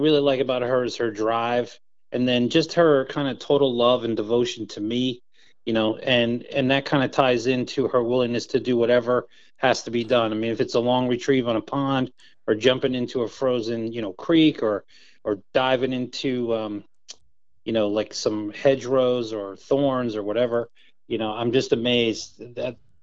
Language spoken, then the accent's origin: English; New Jersey, United States; now in North Carolina, United States; I'm from New Jersey originally, and I grew up with them.